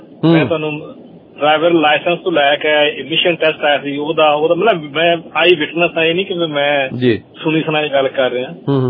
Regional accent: Pakistan; special ਮੈਂ ਪਾਕਿਸਤਾਨ ਤੋਂ ਹਾਂ

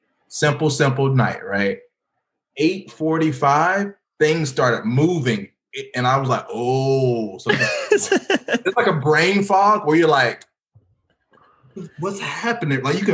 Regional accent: Goldsboro, North Carolina, United States; Oh, Eastern. So it's like close to the coast. So, like, Goldsboro is like an hour from Raleigh, an hour from Wilmington.

